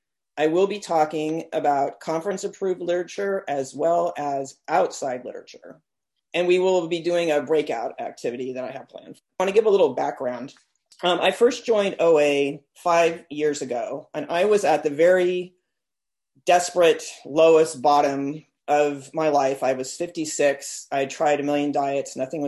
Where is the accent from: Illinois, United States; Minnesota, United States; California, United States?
California, United States; And I'm from the San Francisco Bay Area. I worked at UC Berkeley.